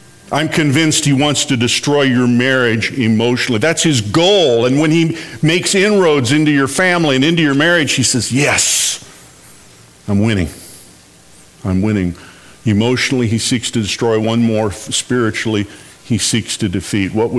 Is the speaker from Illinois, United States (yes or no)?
yes; Chicago, Illinois, United States; I grew up in the Chicago area and talked to somebody yesterday from one of the neighborhoods where I lived near